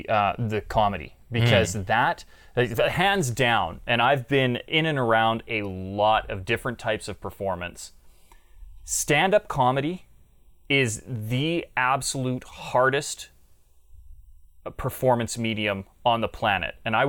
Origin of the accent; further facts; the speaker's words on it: Canada; I'm Canadian